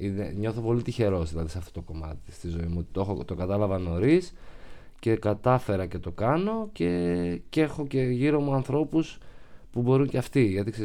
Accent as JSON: {"language": "Greek", "town": "Chalkida", "region": "Central Greece", "country": "Greece", "tie": "born or raised there", "also_born_or_lived": "Arta", "said": "Ο μπαμπάς μου και εμένα από εκεί, ναι."}